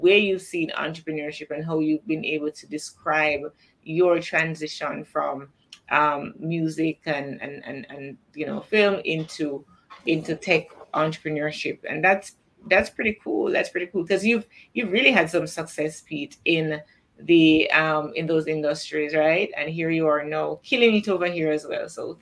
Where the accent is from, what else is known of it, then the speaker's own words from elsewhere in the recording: Jamaica; I am indeed a Jamaican podcast queen.